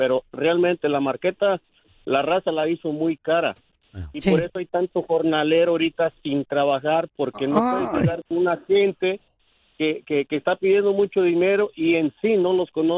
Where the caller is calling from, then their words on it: California, United States; Aquí en Orange County.